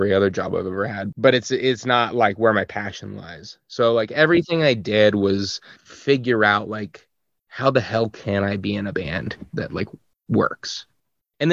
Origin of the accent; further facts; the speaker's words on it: Pierre, South Dakota, United States; You know, I'm from Pierre, South Dakota originally. And it's, you know, South Dakota just in general is a super conservative, not great place.